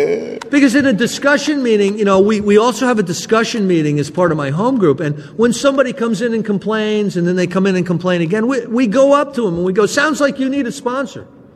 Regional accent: New Jersey, United States; I'm from New Jersey, and the Sopranos are big in New Jersey.

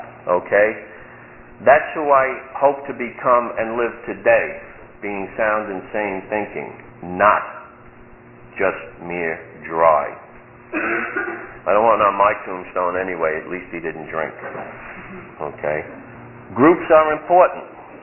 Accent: Brooklyn, New York, United States; a Brooklyn boy and I say it like I at least think it. You know, I know you didn't get that given my lack of accent, but...

